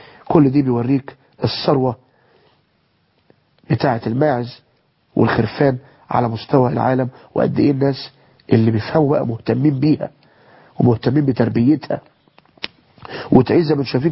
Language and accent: Arabic; Egypt; معز الانجورا ده يمكن مش موجود عندنا في مصر